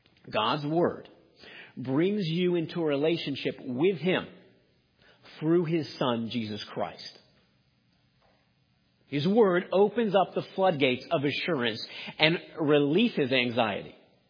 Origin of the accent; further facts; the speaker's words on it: New York, United States; I know I'm from New York, but it's not the Mets.